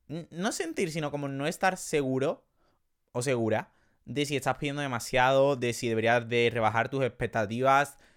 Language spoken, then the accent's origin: Spanish; Andalusia, Spain; como buen andaluz que soy diga me dé coraje